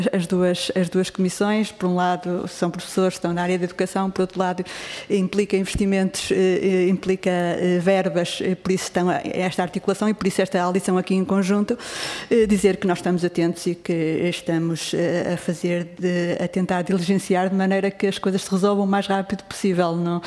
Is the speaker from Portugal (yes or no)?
yes; Ponte da Barca, Viana do Castelo, Portugal; são quase todos meus conterrâneos, vizinhos, de Arcos de Valdeverde, de Vila Verde, eu sou de Ponta Barca, portanto, somos todos ali, quase todos do Alto Minho.